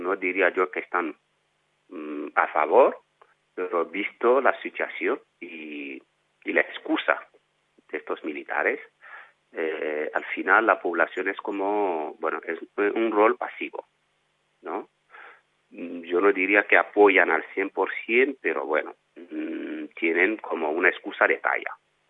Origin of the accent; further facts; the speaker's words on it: Burkina Faso; Spanish is a second language; ya llevan dos golpe de Estado en mi país, Burkina, pues llevamos dos golpes en 6 meses